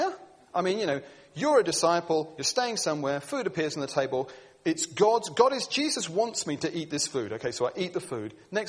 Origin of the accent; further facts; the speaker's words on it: United Kingdom; So we're British and we play safe.